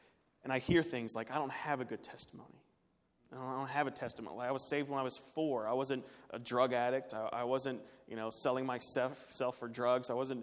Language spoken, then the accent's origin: English; Louisville, Kentucky, United States; born there; I was born in Louisville. Many of you all were born in Ohio. I was born in the 80s.